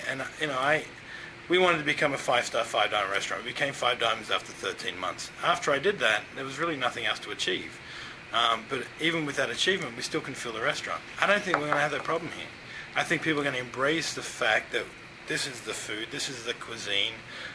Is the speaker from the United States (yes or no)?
no; Australia; I am an Aussie boy by nature.